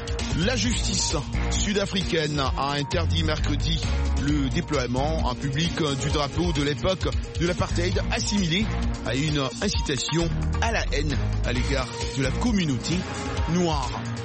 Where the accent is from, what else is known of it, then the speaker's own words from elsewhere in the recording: Kinshasa, DR Congo; Moi, j'ai grandi à l'Ipen